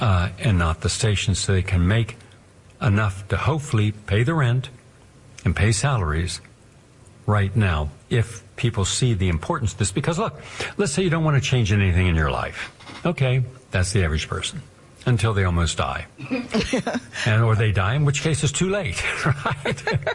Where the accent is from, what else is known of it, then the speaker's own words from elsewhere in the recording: Parkersburg, West Virginia, United States; I went to my hometown in Parkersburg and I gave a whole shopping bag to my mother